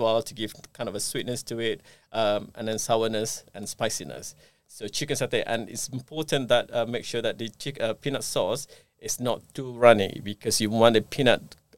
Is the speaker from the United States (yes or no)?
no; Penang, Malaysia; because I'm from Penang, and it's very close to the fishing villages and all that.